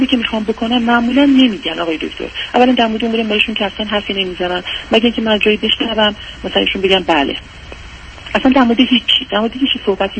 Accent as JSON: {"language": "Persian", "country": "Iran", "said": "من از ایرانم"}